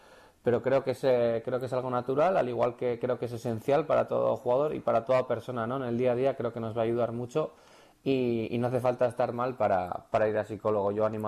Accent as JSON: {"language": "Spanish", "town": "Irurzun", "region": "Navarre", "country": "Spain", "tie": "born or raised there", "lives_now": "Madrid, Spain", "said": "Me he criado en Irurzun, soy de Irurzun. Me he criado desde los 5 años jugando a fútbol sala en Xota."}